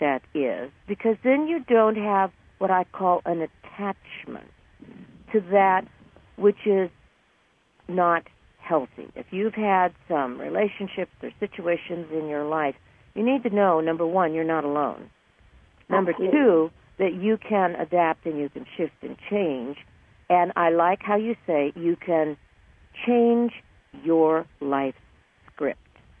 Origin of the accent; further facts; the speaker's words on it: United States; born there; like you were born in England, I was born in the United States.